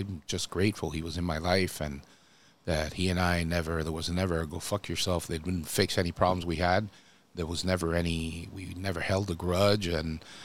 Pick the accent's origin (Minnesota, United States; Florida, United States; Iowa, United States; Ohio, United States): Florida, United States; Miami; Hey, I'm from Miami, right?